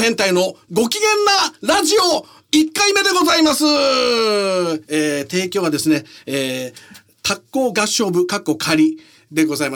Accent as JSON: {"language": "Japanese", "town": "Nihonmatsu", "region": "Fukushima", "country": "Japan", "said": "私は福島県日本松市出身なので"}